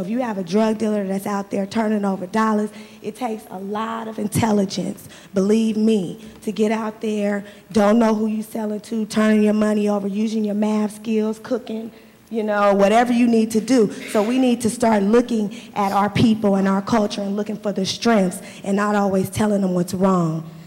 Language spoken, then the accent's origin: English; Oakland, California, United States; I was born and raised in Oakland. I graduated from Casamont in 1990.